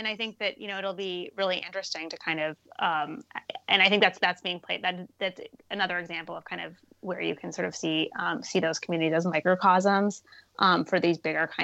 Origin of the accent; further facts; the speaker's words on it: Cambridge, Massachusetts, United States; where I grew up in Cambridge, it's playing out.